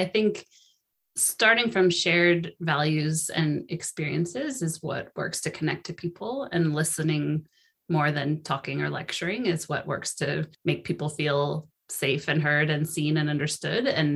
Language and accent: English; Sonoma, California, United States; a wildfire that hit my hometown of Sonoma in 2017.